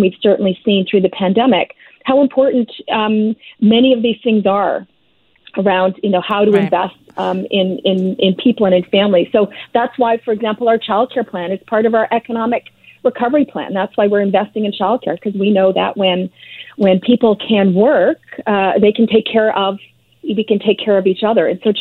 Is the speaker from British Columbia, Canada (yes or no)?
yes; British Columbia, Canada; we were on solid fiscal ground as British Columbians because we have had, a series of balanced budgets for quite some time.